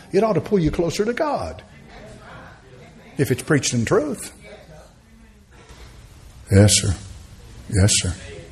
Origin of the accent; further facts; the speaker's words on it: Beaumont, Texas, United States; I came all the way from Beaumont, Texas.